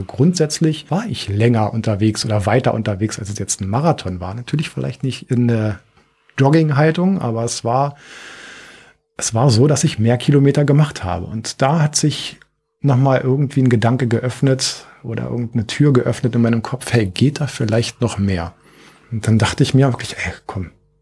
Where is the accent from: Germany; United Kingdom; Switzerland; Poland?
Germany; Berlin; also ich bin gebürtiger Berliner, wohne jetzt auch schon immer in Berlin.